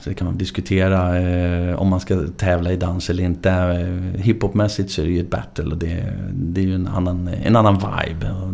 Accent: Bredäng, Stockholm County, Sweden; also born or lived in Mälarhöjden / Axelsberg; Min uppväxt blev i Bredäng. Något år senare flyttade man till Bredäng. Så att det är väl Bredäng som är mina hood. De skilde sig när jag var 9-10. Så jag har halva uppväxten efter det i Mälarhöjden, Axelsberg, och halva i Bredäng.

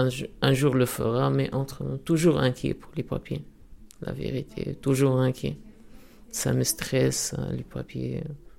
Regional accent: Tunisia; French is a second language; now in France; Ça fait presque 5 ans que je suis venu ici en France en 10 avril 2015 exactement. Ça veut dire 10 avril 2020, je ferme 5 ans et je suis tunisien.

